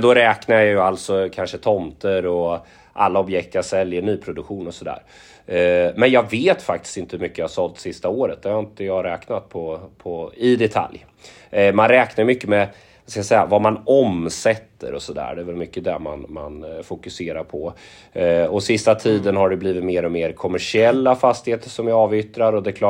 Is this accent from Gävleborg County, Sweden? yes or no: no; Kumla, Örebro County, Sweden; Ja, jag är uppväxt i Kumla faktiskt. Så att jag gick mäklarutbildningen ner i Malmö 2009-2011. Sen flyttade jag tillbaka